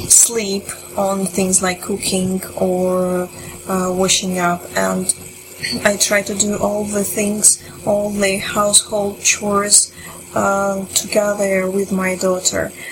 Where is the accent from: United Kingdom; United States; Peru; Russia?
Russia; English is a second language; I'm from Russia.